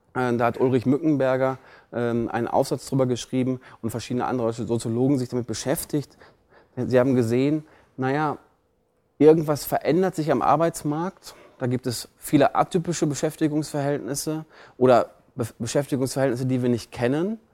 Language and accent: German; North Rhine-Westphalia, Germany; Ich bin in der Nähe von Bochum aufgewachsen und habe mal in Trier gearbeitet.